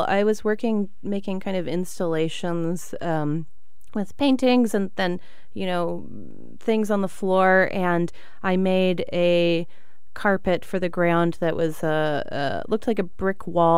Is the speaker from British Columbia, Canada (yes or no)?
yes; Victoria, British Columbia, Canada; I'm from Victoria, British Columbia, on Vancouver Island. So as far west as you can go.